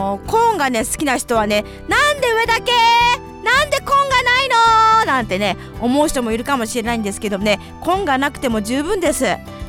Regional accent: Kasukabe, Saitama, Japan; 私は埼玉県春日部市出身なんですけど、

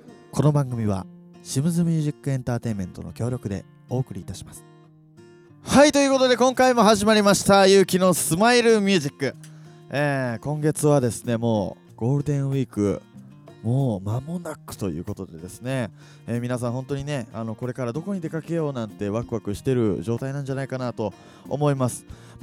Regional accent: Iwata, Shizuoka, Japan; 僕横その横の岩田市ってところなんですよ。

